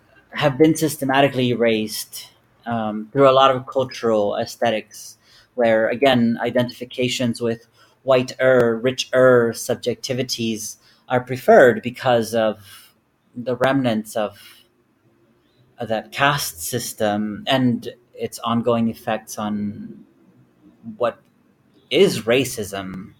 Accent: Atoyac, Guerrero, Mexico; also born or lived in San Jerónimo; I was born in the coastal municipality of San Jerónimo. I grew up in the Sierra of Atoyac, which is 2 hours north of Acapulco.

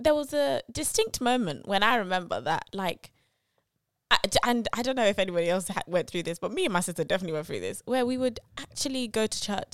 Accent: London, United Kingdom; so I'd give up on Morley's, and I'm from South.

